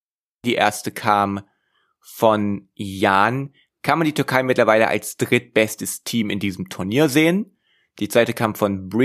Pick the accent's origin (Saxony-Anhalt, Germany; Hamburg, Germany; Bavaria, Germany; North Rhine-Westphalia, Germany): Saxony-Anhalt, Germany; Dessau; hier aus meiner Heimatstadt Dessau.